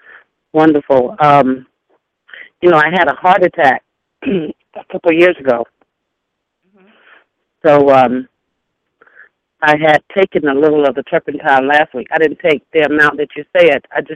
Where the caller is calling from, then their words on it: South Carolina, United States; I'm calling from South Carolina.